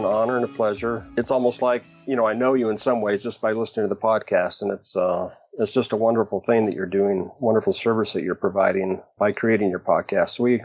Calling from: Oregon, United States; Yes, I'm calling from Oregon.

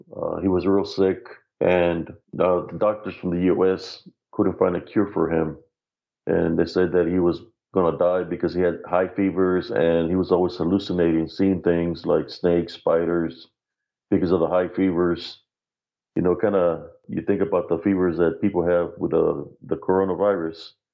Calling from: Temple, Texas, United States; Yes, sir. I'm calling from Temple, Texas.

